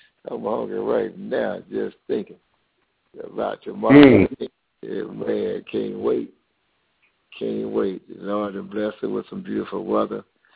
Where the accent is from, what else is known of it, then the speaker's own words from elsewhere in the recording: Aberdeen, Mississippi, United States; a show coming up in Aberdeen, Mississippi. I really want to make that consistency right there in my hometown. I have a lot of family in Aberdeen.